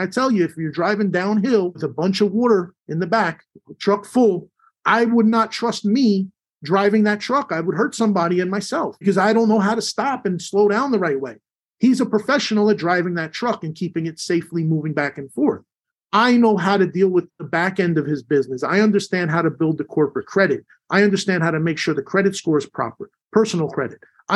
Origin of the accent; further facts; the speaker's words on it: New Jersey, United States; yeah, I grew up in New Jersey, you know, single mother, me and my brother.